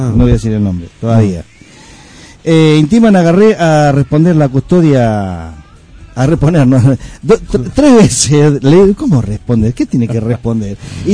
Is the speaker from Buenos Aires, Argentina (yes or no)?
yes; Buenos Aires, Argentina; yo soy porteño. Por eso soy tan vivo.